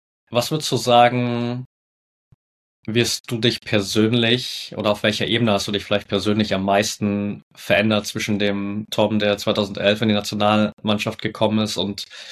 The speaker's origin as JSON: {"language": "German", "town": "Dippoldiswalde", "region": "Saxony", "country": "Germany", "tie": "born or raised there", "said": "Ich bin in Dippoldiswalde geboren und da auf einem kleineren Dorf aufgewachsen in der Nähe."}